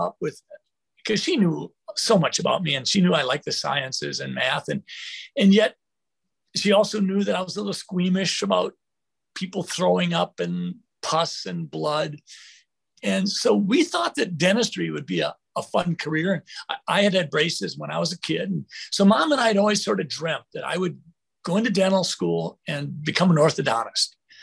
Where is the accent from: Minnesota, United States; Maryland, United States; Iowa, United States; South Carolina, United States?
Minnesota, United States; Sleepy Eye; I've been a Minnesotan for my entire life, growing up in Sleepy Eye from 0 to 18.